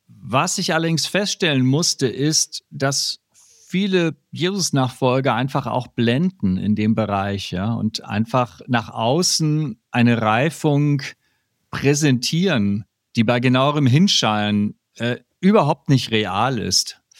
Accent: Hamburg, Germany; aus Hamburg

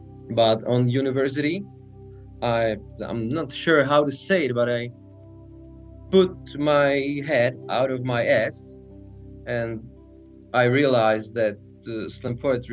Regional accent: Sokolov, Karlovy Vary Region, Czechia; English is a second language; now in Pilsen, Czechia; I'm from Sokolov. In German, it's Falkenau an der Eger, and it was Sudeten, London. So I am a Sudeten boy

